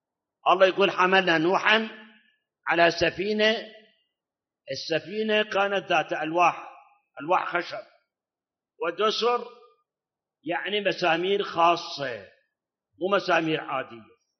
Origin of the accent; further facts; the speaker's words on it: Iraq; وأكو مثل عندنا بالعراق يقول